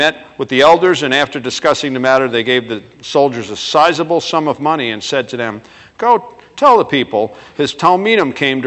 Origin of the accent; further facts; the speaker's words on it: New York City, New York, United States; I grew up in New York City. I was raised as a Jewish kid.